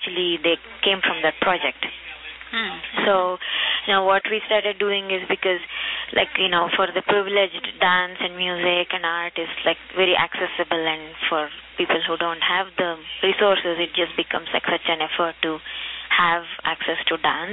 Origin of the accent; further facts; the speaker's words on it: Mysore, Karnataka, India; born there; I mean, like I was born in Mysore, which is in South India, also.